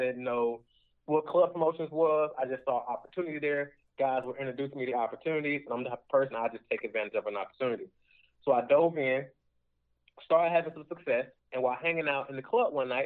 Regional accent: Atlanta, Georgia, United States; I grew up, you know, I'm from Atlanta, Georgia. I grew up in a drug-infested environment.

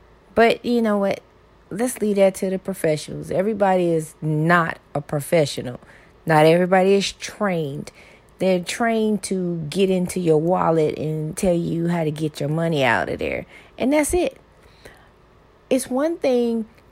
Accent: the South, United States; I'm from the South, and in the South, people frequently say, oh, bless your heart.

